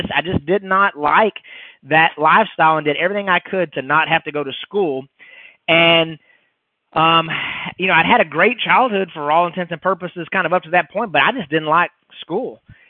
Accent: Texas, United States; And so I grew up where we would go to Tyler. I grew up in East Texas. We moved back to East Texas

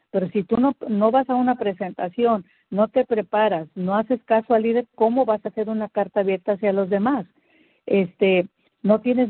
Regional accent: Morelos, Mexico; Soy mexicana, soy del estado de Morelos.

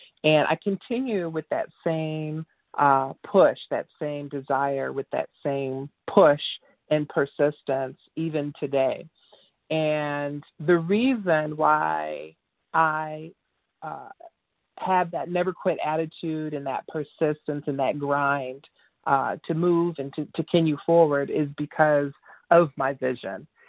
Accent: Chicago, Illinois, United States; And right now I'm actually, I'm from Chicago, Illinois. That's where I build the business.

